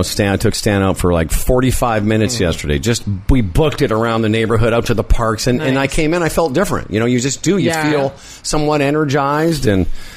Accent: Moose Jaw, Saskatchewan, Canada; I grew up in Moose Jaw, you know, at the epicenter of winter.

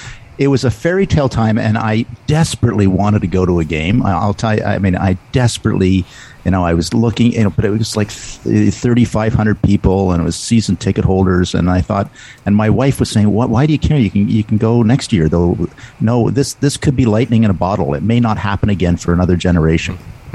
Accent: Manchester, North West England, United Kingdom; born there; I was born in Manchester.

